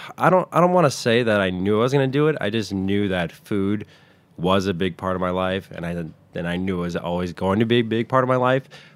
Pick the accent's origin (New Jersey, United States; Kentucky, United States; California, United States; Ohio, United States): New Jersey, United States; Westwood; I grew up in Westwood, New Jersey. So right outside, about 25 minutes outside George Washington Bridge.